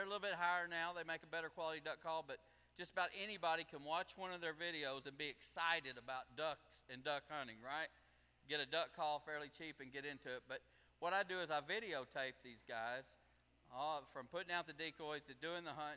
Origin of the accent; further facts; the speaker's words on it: Arkansas, United States; I'm from Arkansas. I grew up duck hunting.